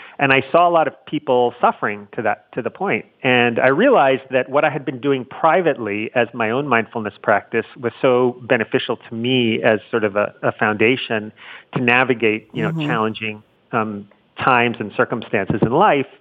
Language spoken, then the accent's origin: English; New York City, New York, United States; and I grew up in Manhattan in New York City, and so I could just walk to school.